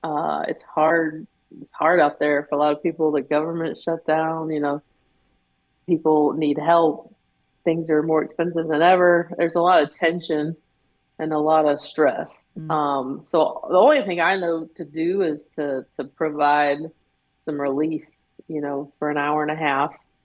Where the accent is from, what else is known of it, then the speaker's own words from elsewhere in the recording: the South, United States; And being a Southerner too, you know, I want to help with any progress I can in those areas.